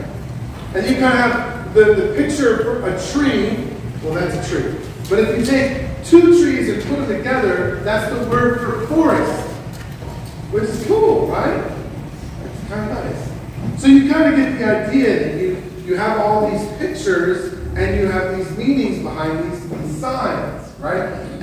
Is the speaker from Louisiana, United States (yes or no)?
no; California, United States; My wife and I come from Southern California.